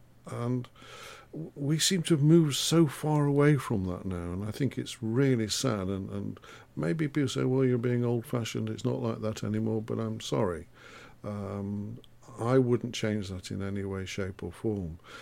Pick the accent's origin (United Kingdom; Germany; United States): United Kingdom; East Midlands; born there; I was born in Derbyshire, a small town on the edge of the Peak District. And an only child.